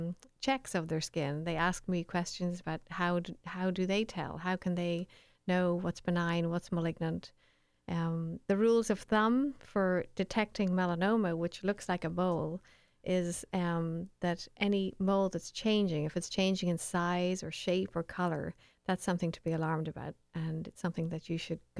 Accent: Leinster, Ireland; moved away; Well, I think I'm in the middle of the Atlantic now, but I'm originally from Ireland. I grew up there.

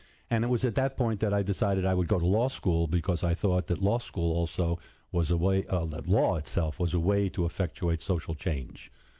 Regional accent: New York, United States; I grew up in New York. I went to college in New Jersey, Drew University.

